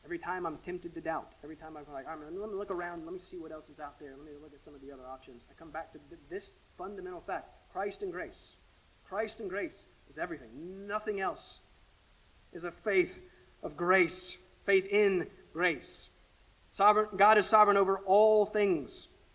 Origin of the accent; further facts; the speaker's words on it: the South, United States; moved away; I'm a kid from the South